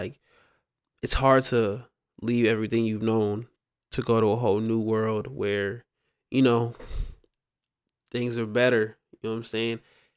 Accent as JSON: {"language": "English", "region": "Louisiana", "country": "United States", "tie": "born or raised there", "said": "because growing up in Louisiana is just it's full of crime, it's full of just poverty."}